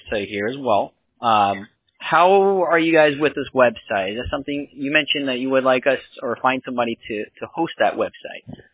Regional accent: United States; I like the American flag, man. I'm American myself.

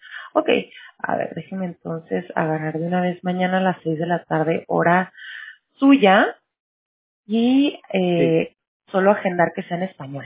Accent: Mexicali, Baja California, Mexico; now in United States; Digo, no me fui tan lejos de casa porque yo soy de Baja California. O sea, nací

